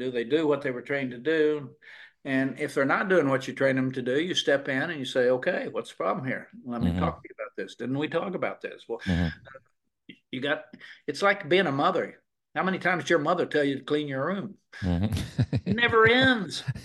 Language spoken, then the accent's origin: English; Oklahoma, United States; when I was growing up in Oklahoma at 16, you had a job.